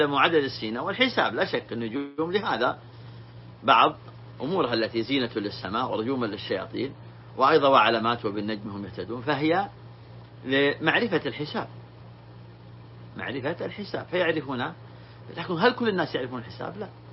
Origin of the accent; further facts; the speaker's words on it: Saudi Arabia; نحن ولله الحمد في بلادنا المملكة العربية السعودية